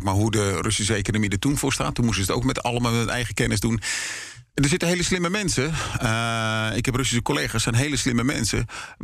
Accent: South Holland, Netherlands; Het leuke is, ik kom uit het Westland.

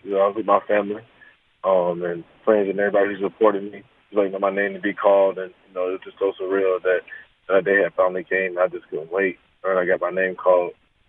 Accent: the South, United States; You know, I'm from the South, so I really like it.

